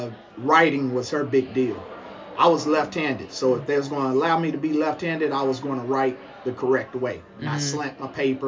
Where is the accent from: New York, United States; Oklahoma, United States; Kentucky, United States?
Oklahoma, United States; Muskogee; We grew up in Muskogee, but they end up building a house back toward where they grew up at.